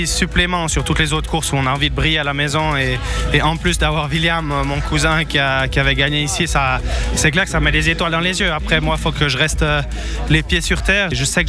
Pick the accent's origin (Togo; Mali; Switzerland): Switzerland; Plus, en tant que Suisse, avec tout ce public